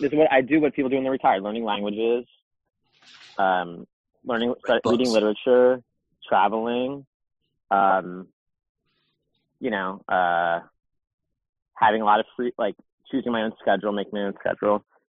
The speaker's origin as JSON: {"language": "English", "country": "United States", "tie": "born or raised there", "said": "something about growing up in America and especially in our demographic"}